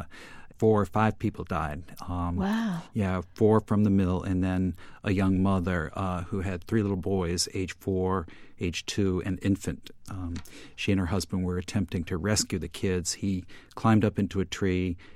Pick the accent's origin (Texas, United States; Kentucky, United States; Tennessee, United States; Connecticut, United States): Connecticut, United States; Norwich; I grew up in Norwich, Connecticut, and I based the story or started springboarding from two incidents.